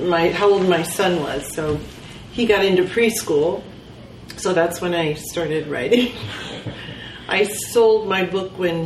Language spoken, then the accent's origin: English; Woodside, California, United States; I grew up Woodside near Palo Alto.